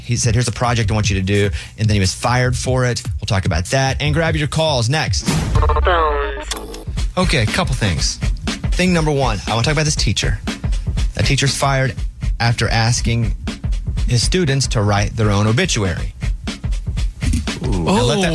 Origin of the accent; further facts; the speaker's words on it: Arkansas, United States; I grew up in Arkansas, but I guess I'm a Bruins fan.